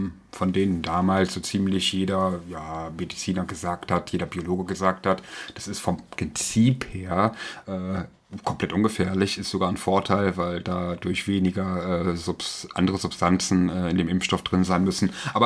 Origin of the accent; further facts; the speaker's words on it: West Germany, Germany; die wir als Westdeutsche ja damals in der Schule noch mittels einer Zwangsimpfung bekommen haben.